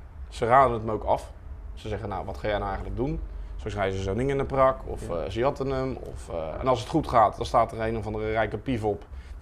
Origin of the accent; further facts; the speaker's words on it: South Holland, Netherlands; Want ik kwam met de tuinbouw als Westlander.